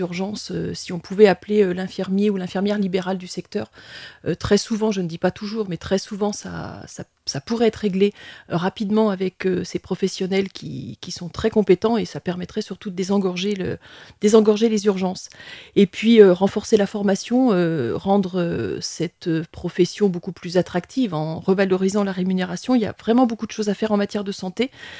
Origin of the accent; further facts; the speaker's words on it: Bourgogne-Franche-Comté, France; je suis née et j'ai grandi en Bresse. C'est un territoire que j'aime profondément